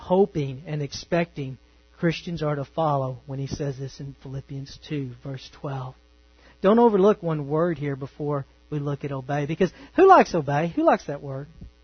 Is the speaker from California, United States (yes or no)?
no; Texas, United States; Didn't went over there. That's bad English. And I'm from East Texas.